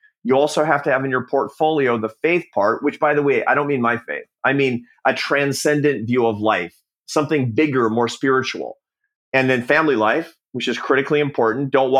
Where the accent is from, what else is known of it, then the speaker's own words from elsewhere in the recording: Seattle, Washington, United States; My mom was a professional artist of you know, some renowned in the Pacific Northwest where I grew up in Seattle.